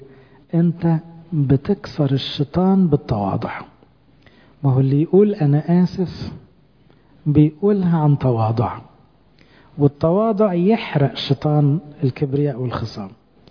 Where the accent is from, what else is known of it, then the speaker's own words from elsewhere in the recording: Egypt; والحمد لله احنا كمصريين فنانين في دي